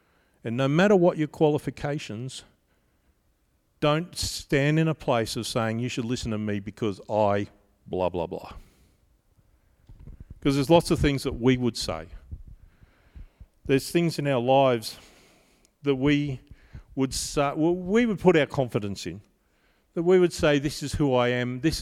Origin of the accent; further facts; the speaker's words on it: Australia; everything you've done is worthless and useless because I'm from Australia and you're not